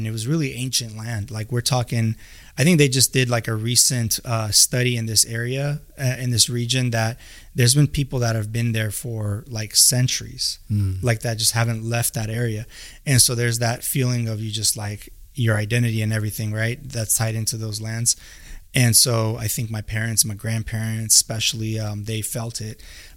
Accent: United States; So like my parents, everyone speaks fluent Russian. I don't, because I grew up in America.

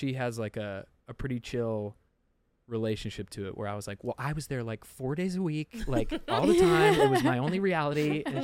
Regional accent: Detroit, Michigan, United States; Which is a whole crazy thing because we grew up in Detroit, but now everybody's in LA.

